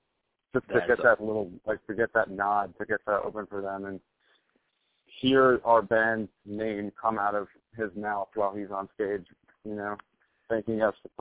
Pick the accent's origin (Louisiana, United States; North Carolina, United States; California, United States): Louisiana, United States; New Orleans; talking about how we're from New Orleans